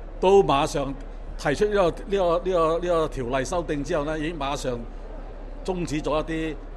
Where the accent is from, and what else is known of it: Hong Kong